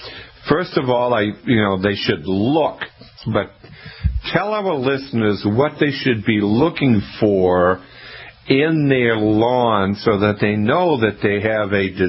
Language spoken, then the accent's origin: English; Maine, United States; Just keep the temperatures cooler for me, because I'm from Maine. I don't do well with heat.